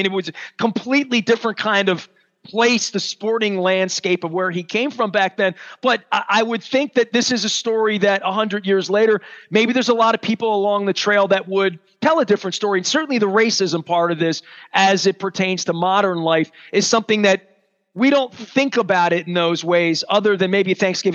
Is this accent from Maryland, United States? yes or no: yes; Baltimore, Maryland, United States; I'm from Baltimore, right?